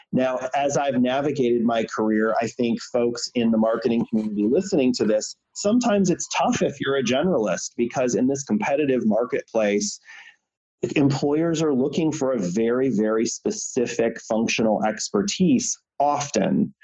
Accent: Michigan, United States; I grew up in Michigan in a small town.

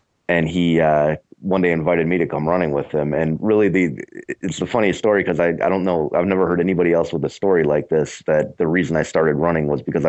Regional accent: Chicago, Illinois, United States; I have a bunch of friends who live in Nashville and I'm from Chicago.

